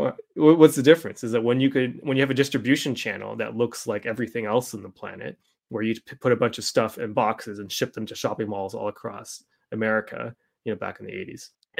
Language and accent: English; Canada; It's not that different because we're Canadian.